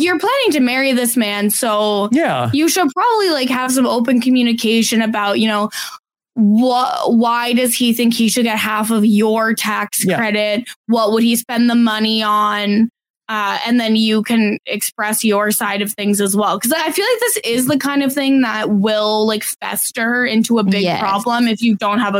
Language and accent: English; Canada; Sitting here as a Canadian, I'm just like, I can't believe you have to pay medical bills to have a baby.